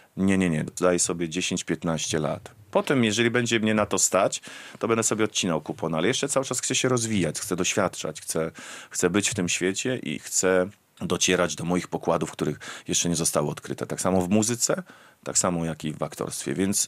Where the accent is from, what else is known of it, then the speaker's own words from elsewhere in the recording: Białystok, Podlaskie Voivodeship, Poland; also born or lived in Szczecinek / Koszalin; A całe moje dzieciństwo, piękna młodość, to Białystok.